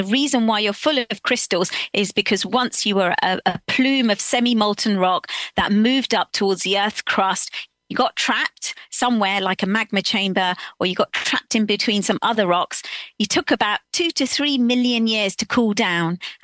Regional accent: Slough, South East England, United Kingdom; I'm a kid, I'm growing up in Slough, which is, you know, just on the outskirts of London.

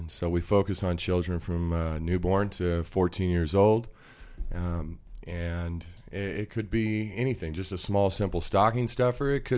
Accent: Bend, Oregon, United States; I just moved into Bend, and it's my hometown.

